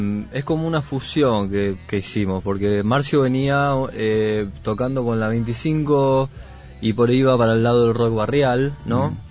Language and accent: Spanish; Merlo, Buenos Aires Province, Argentina; Somos de Merlo.